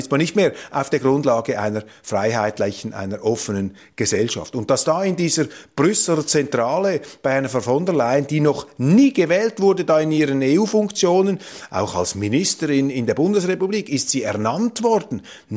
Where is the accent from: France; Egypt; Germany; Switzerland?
Switzerland; Da können wir als Schweizer nur mit aller Bescheidenheit und Zurückhaltung darauf hinweisen